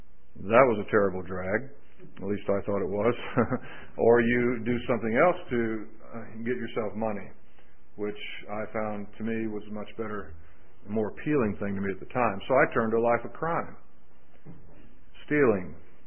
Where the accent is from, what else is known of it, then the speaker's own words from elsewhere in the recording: Jacksonville, Florida, United States; And so I got out of prison, went back to my hometown of Jacksonville, Florida.